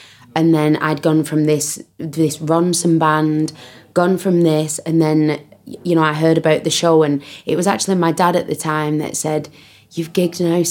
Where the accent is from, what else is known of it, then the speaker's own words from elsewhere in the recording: North West England, United Kingdom; I was born and raised in a little town just outside of Manchester. Still got my accent.